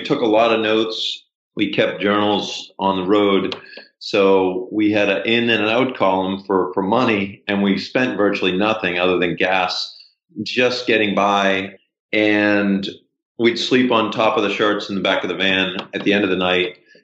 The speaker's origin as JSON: {"language": "English", "town": "Boston", "region": "Massachusetts", "country": "United States", "said": "We're from Boston and still live in the city of Boston."}